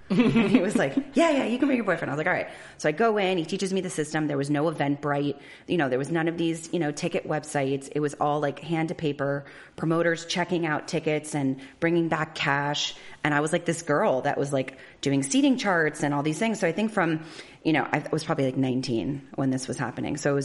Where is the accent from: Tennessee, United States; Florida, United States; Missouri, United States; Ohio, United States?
Florida, United States; Miami; I grew up here in Miami, went to the University of Florida, go Gators.